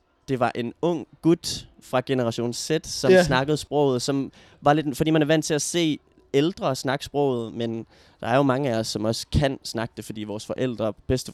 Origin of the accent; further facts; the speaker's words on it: Region of Southern Denmark, Denmark; accent: Sønderjysk; now in Copenhagen, Denmark; jeg snakker sønderjysk for at holde dialekten ved lige og sproget ved lige, fordi jeg flyttede til København for at gå musikvejen